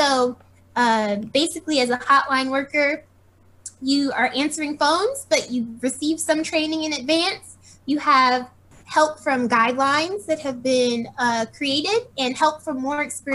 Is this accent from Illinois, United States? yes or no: no; Florida, United States; now in Washington, United States; Like I said, I'm from Florida. I'm from Dade County, Florida. And so even my experience with voting has been different, especially now that I live in the DC area.